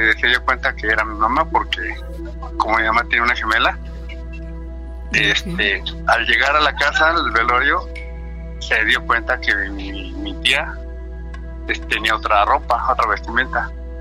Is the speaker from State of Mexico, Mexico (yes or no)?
no; Chilpancingo, Guerrero, Mexico; now in Mexico City, Mexico; Somos de Guerrero nosotros. Vivo aquí en la Ciudad de México, pero somos de Guerrero, Chilpancingo, Guerrero.